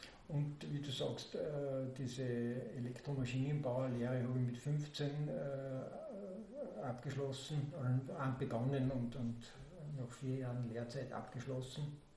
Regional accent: Golling, Salzburg, Austria; also Golling ist mein Geburtsort und damaliger Wohnort auch

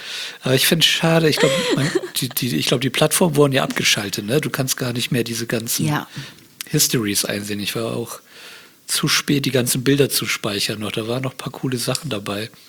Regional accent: Bremerhaven, Bremen, Germany; Ne, ich bin ja aus Bremerhaven.

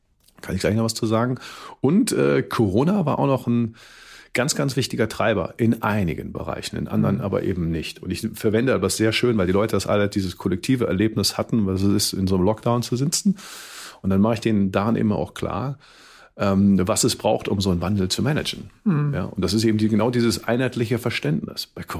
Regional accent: Cologne, North Rhine-Westphalia, Germany; Und als Kölner vergleicht das ja immer mit Karneval.

